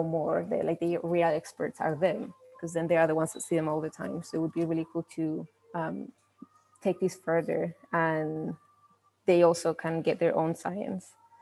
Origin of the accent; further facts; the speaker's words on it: Chile; So, well, I'm not from the island, but I'm from Chile.